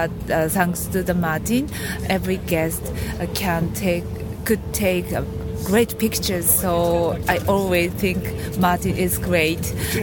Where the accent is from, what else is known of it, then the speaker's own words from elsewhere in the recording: Yokohama, Kanagawa, Japan; English is a second language; from Yokohama.